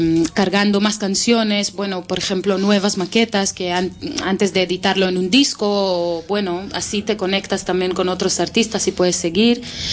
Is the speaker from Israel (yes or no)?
yes; Israel; Spanish is a second language; Yo vengo de Israel y de toda la vida me dicen